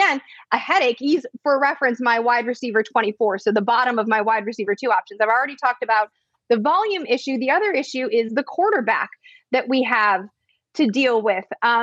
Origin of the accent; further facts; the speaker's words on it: Chicago, Illinois, United States; I grew up in Chicago.